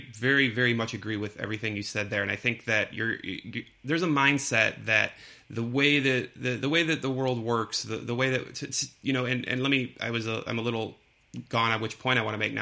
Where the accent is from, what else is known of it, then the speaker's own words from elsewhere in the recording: Detroit, Michigan, United States; Here's why, and I'm from Detroit, right?